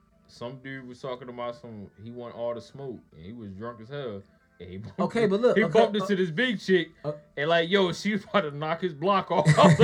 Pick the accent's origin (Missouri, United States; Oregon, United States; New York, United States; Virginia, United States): Virginia, United States; Virginia Beach; When I came from Virginia Beach, that's a melting pot. Dog, that's over there where the Navy people lived at.